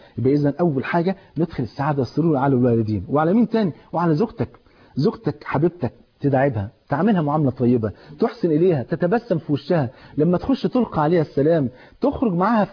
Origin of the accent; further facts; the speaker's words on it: Egypt; وحتى يعني الاولاد عندنا في مصر اول ما يشوفوا يقولوا بابا جه